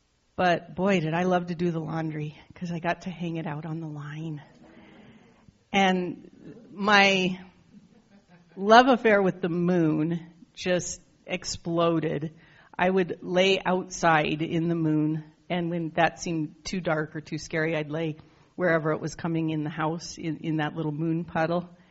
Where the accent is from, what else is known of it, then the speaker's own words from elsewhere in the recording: Denver, Colorado, United States; born there; I was born in Denver, and Denver was my home